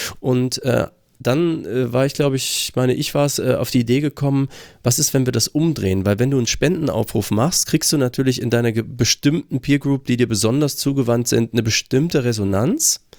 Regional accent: Germany; Ich bin auch einfach aufgewachsen in Deutschland

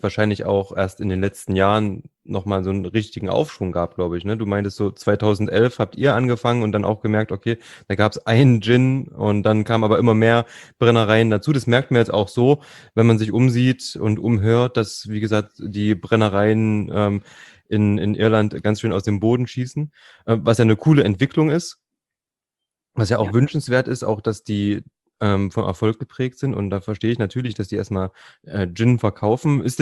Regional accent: Leipzig, Saxony, Germany; wir kommen ja beide aus Leipzig

